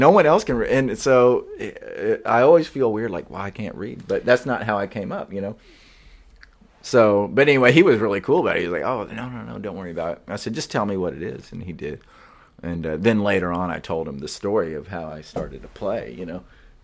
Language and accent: English; Dallas, Texas, United States; we're all Texas guys, they love that, and we're from Dallas